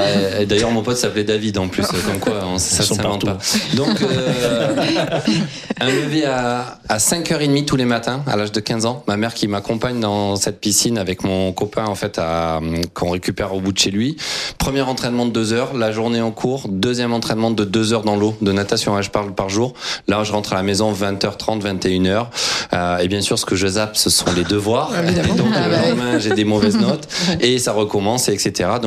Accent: Aubagne, Provence-Alpes-Côte d'Azur, France; born there; du côté de Aubagne, là où je suis né, c'est ma ville natale, à côté de Marseille.

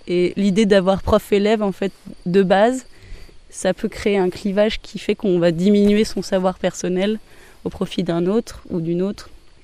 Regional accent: Paris, Île-de-France, France; Parce qu'à la base, je suis parisienne, mais j'avoue que cet isolement me convient bien.

